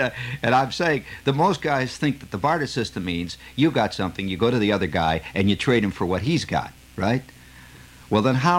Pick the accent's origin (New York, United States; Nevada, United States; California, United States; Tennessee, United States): New York, United States; but as a New Yorker, I have come to believe it's true.